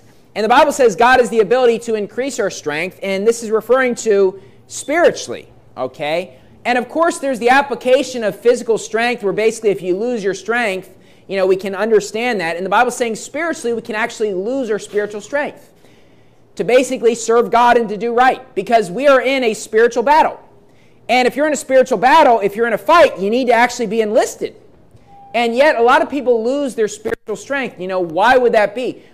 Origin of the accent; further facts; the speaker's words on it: West Virginia, United States; And growing up in West Virginia, the mountain state is like the number one state for like crashes into deer.